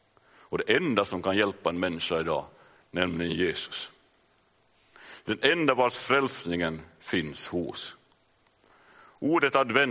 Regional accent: Järfälla, Stockholm County, Sweden; born there; place of birth, Järfälla. Det visste ni inte. Där är jag född.

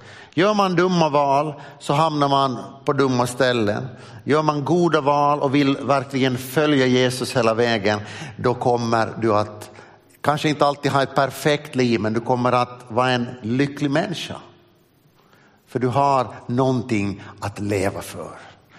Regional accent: Smedsby, Ostrobothnia, Finland; Jag växte upp i Smedsby. Smedsby är min hemort. Där har jag gått i Smedsbyböle lågstadien, där har jag gått i Korsholms högstadium, så har jag gått i KG, Korsholms gymnasium.

